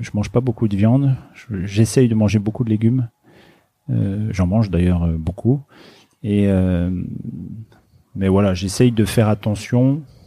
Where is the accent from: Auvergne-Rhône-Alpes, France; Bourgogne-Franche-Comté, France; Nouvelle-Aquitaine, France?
Bourgogne-Franche-Comté, France; Je viens d'un petit village de Haute-Saône qui s'appelle Neuré-les-Lanmy. Il y a 200 habitants, donc j'ai toujours grandi dans cet univers naturel, enfin en plein cœur de la nature.